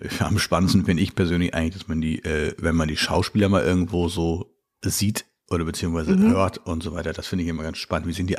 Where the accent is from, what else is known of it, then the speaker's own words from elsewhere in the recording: Hamburg, Germany; Ich komme aus dem Norden Deutschland. Ich bin Hamburger, wenn du so möchtest. Dann habe ich noch eine Portion Kalifornien in mir.